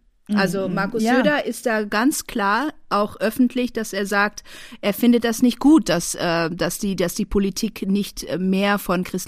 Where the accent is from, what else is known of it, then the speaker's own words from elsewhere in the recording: Northern Germany, Germany; ich bin ja Norddeutsche